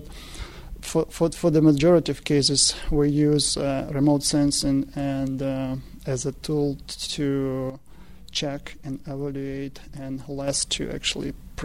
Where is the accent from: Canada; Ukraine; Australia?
Ukraine; English is a second language; now in United States; I'm not from South. I'm not from North of the United States. I'm from Ukraine, from Eastern Europe.